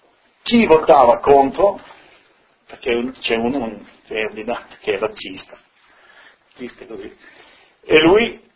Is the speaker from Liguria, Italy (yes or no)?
no; Friuli-Venezia Giulia, Italy; now in Switzerland; vai dappertutto, dici sono friulano, ma voi friulano lo senti, no?